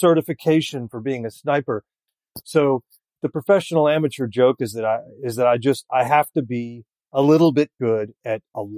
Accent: Louisiana, United States; Well, I'm doing a Sazerac piece because I'm from Louisiana, so I wanted to focus on that just purely because it's kind of a hometown cocktail.

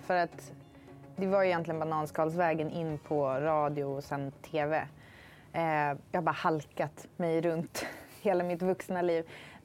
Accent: Ytterboda, Västerbotten County, Sweden; Ja, alltså jag kommer från Ytterboda som ligger vid kusten typ 2 mil norr om Umeå.

